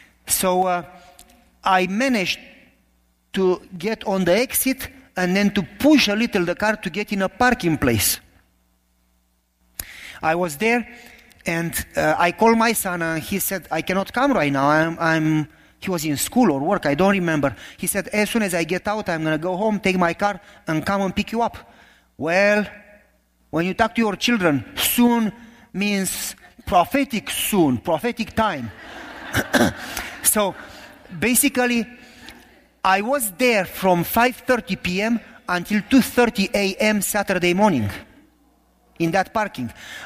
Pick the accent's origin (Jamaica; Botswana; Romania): Romania; accent: Romanian; English is a second language; now in United States; This is not a Canada accent, it's not Kentucky. This is Romanian accent, it's worse.